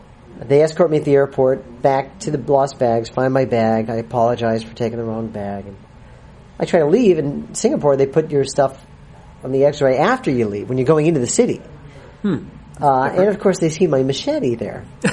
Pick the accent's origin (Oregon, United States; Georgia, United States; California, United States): California, United States; Long Beach; Back in L.A., in my hometown, Long Beach.